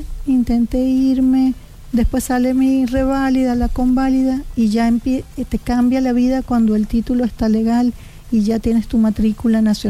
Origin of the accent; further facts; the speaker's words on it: Venezuela; moved away as an adult; now in Santiago, Chile; La Venezuela que hay ahora no es la donde yo nací, donde yo me crié y me desarrollé como profesional.